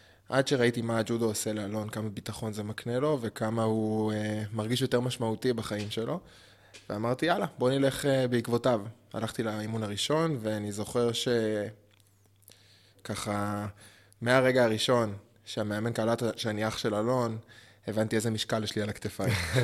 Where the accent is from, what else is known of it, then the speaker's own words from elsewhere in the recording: Jerusalem, Jerusalem District, Israel; now in Tel Aviv, Israel; 32, במקור ירושלמי, היום מתגורר בתל אביב.